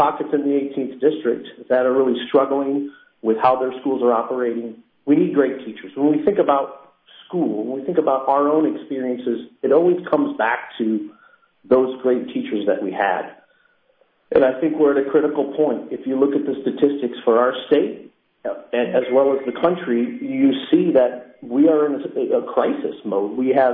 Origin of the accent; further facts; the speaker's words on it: Quincy, Illinois, United States; So I was born and raised in Quincy, which most people suspect when they see my last name.